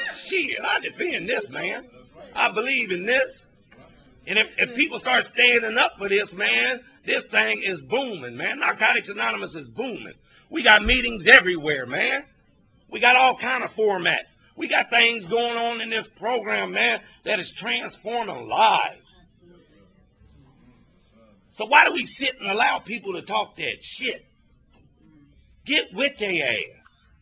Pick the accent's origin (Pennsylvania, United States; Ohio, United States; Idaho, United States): Ohio, United States; I'm from the Midwest, from Ohio, right?